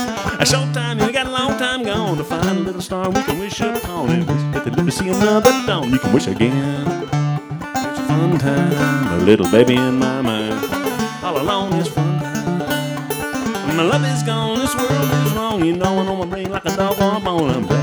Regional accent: Austin, Texas, United States; now in Northwest, United States; I was born and raised in Central Texas, is where I was born, around the Austin area. 11 years ago, my wife and I moved to the Northwest.

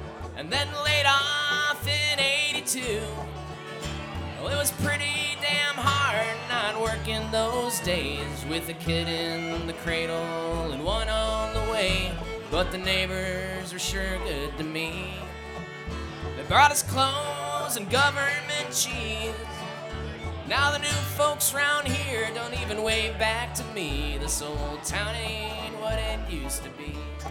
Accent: Metamora, Illinois, United States; This one, kind of written about my hometown of Metamora, Illinois.

